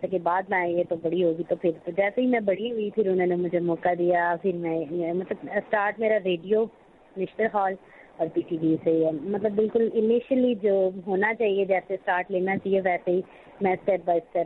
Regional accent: Peshawar, Khyber Pakhtunkhwa, Pakistan; میں پشاور میں ہی پیدا ہوئی اور یہیں کی میں میرے ماما پاپا بھی یہیں کے ہیں اور ویسے ہم پنجابی ہیں سیالکوٹ سے ہمارا تعلق ہے لیکن دادا دادی یہاں آ گئے پھر میرے پاپا یہیں پیدا ہوئے پھر ہم یہیں پیدا ہوئے تو اب ہم پشاوری ہیں

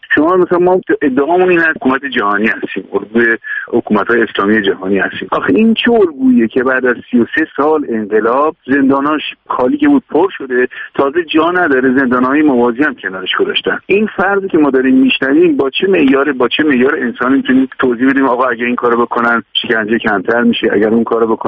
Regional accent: Iran; ما که ایرانی هستیم

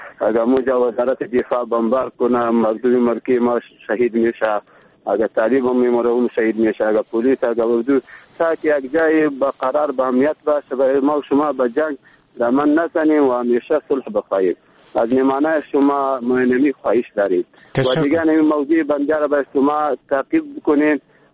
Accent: Baghlan, Afghanistan; بخیر، از بغلان هستیم.

